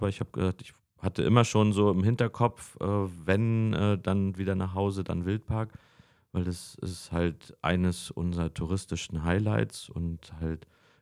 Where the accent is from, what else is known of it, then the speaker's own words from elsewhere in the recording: Güstrow, Mecklenburg-Vorpommern, Germany; Also wie gesagt, wir sind auch familiär schon immer mit Güstrow verbunden.